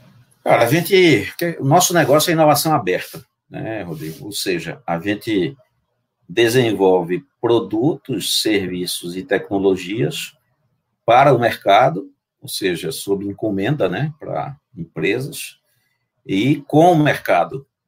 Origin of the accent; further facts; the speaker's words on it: Recife, Pernambuco, Brazil; Bom, eu sou recifense, tenho 54 anos